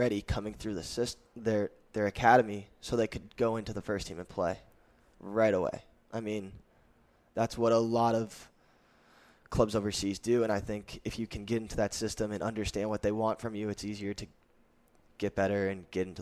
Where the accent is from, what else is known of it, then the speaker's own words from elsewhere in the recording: Las Vegas, Nevada, United States; also born or lived in Wisconsin / North Carolina; I was moving around because my dad, and then he landed in Las Vegas, and then I grew up there. So I spent my entire life basically growing up there.